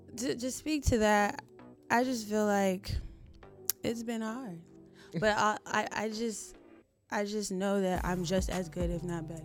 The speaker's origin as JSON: {"language": "English", "region": "Texas", "country": "United States", "said": "Like I said, I'm from Texas. So when I first moved there back in like 2010, I was immersed into the Dallas music scene."}